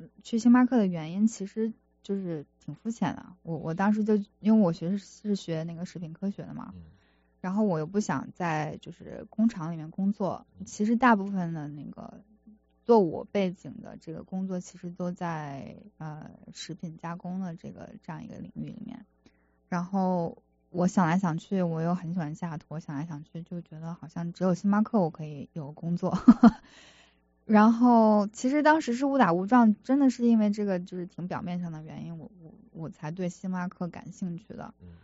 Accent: China; 所以我个人作为少数的那个中国人在公司，

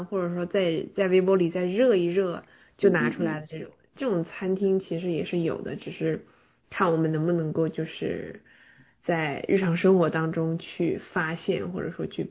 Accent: Chongqing, China; now in United States; 因为之前我已经说很多次我是重庆人了。然后我一开始就是来到美国这边的时候是18年的时候

